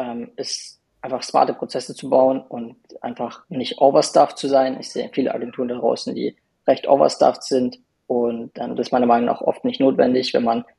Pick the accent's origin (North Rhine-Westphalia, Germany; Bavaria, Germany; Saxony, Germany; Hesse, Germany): Bavaria, Germany; Munich; Aber ich bin auch aus München.